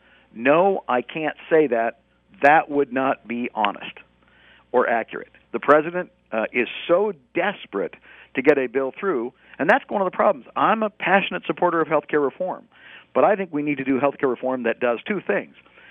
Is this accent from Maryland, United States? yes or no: no; Nevada, United States; in my home state of Nevada